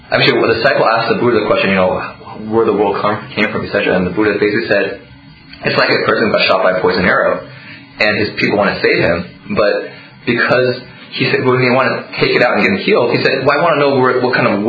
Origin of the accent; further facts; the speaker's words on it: United States; I grew up here in America, being Asian American, so I can kind of understand the dynamic.